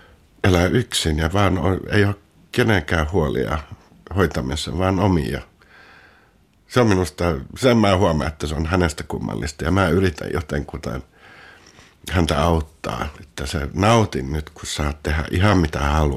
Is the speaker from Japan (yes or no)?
no; Gothenburg, Västra Götaland, Sweden; also born or lived in Finland; now in Stockholm, Sweden; ja mä asun Tukholmassa. Olen asunut täällä jo 20 vuotta, mutta mä oon Göteborgista alusta vain. Ja sitten Suomesta myös. Mä tulin Ruotsin, kun mä olin 7 vuotta.